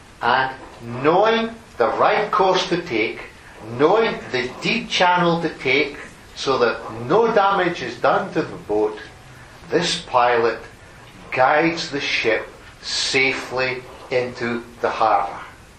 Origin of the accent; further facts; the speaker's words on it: Aberdeen, Scotland, United Kingdom; we come from Aberdeen, which is a city in the northeast of Scotland.